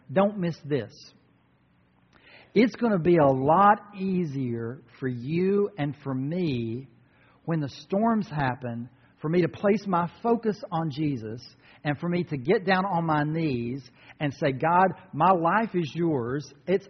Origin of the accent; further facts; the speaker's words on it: North Carolina, United States; Who made Mount Mitchell, which is near my hometown, the highest peak east of the Mississippi?